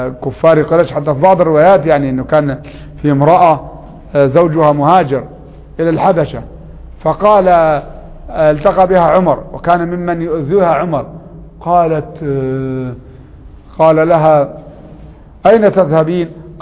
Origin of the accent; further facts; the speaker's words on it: Upper Egypt, Egypt; عندنا في قريتنا في الصعيد كان مجموعة من الشباب لا يدخلون مسجدا